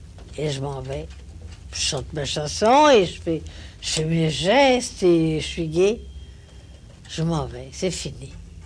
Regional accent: Enghien-les-Bains, Île-de-France, France; born there; Non, je suis née à Enghien.

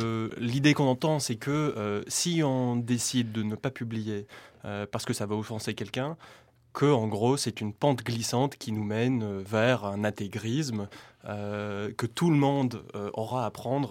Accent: United States; now in France; je suis américain, j'ai une vision américaine de la liberté d'expression.

